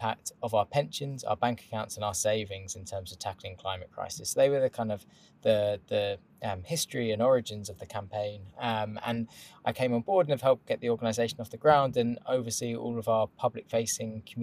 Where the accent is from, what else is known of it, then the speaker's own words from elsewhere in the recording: London, United Kingdom; I'm a Londoner, born and bred, the youngest of four boys, grew up in Camden Town, proudly still live in the area.